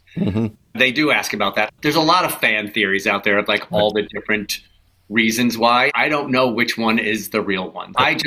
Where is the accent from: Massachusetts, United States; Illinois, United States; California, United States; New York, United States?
New York, United States; Sometimes I go back for sports in New York, because I'm from New York in 1969.